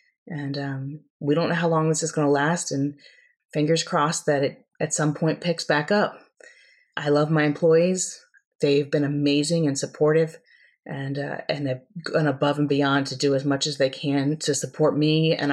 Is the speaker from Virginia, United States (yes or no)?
yes; Richmond, Virginia, United States; I'm from Richmond, Virginia.